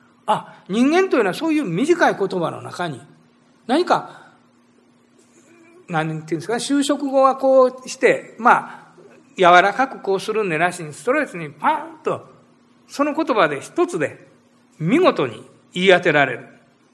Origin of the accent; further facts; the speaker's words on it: Osaka, Japan; accent: Osaka dialect; 実は私の家は家内も私も大阪の市内の生まれ育ちでございますから、家ではもっと強烈な大阪弁でこう喋ってるわけでありますから